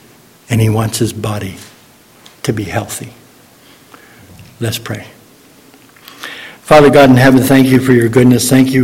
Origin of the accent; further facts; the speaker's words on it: Ontario, Canada; I grew up on the outside of Toronto, just south of the Malton Airport. It was all farms.